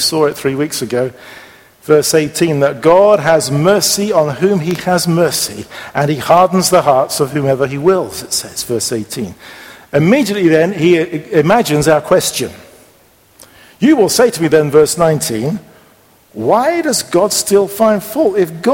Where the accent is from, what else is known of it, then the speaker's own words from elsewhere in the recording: England, United Kingdom; I think of some of the churches that I know in England, my home country, where they have particularly followed that strand of belief.